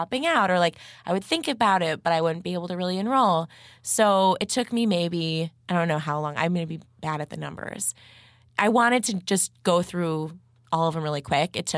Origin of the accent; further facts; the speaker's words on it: Chicago, Illinois, United States; I'm from Chicago.